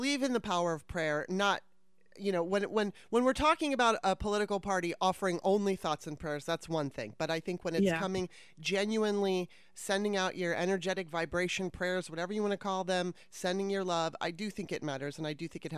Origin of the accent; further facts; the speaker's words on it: Maryland, United States; also born or lived in California; I moved to Maryland, back to Maryland. I'm originally from Maryland, but I moved back to Maryland in 2018, basically to be with family.